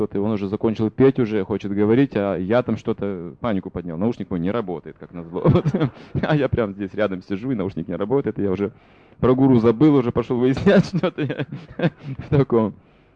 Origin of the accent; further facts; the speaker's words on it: Russia; Мы же не понимаем английского. Мы приехали из России, гуру первый раз увидели, и там наушники.